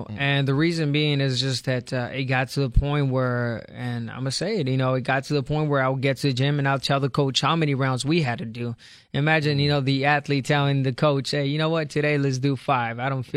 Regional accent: Guadalajara, Jalisco, Mexico; now in Huntington Beach, United States; We're originally from Guadalajara, Jalisco, but I reside in HB, Huntington Beach.

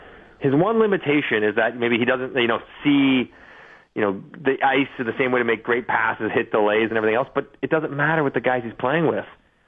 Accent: Toronto, Ontario, Canada; born there; when I was born in Scarborough, it was still called Scarborough.

